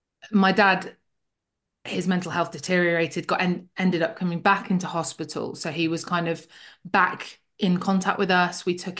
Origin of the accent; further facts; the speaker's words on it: Leicester, East Midlands, United Kingdom; So I grew up in Middle England, middle of England, in a little city called Leicester.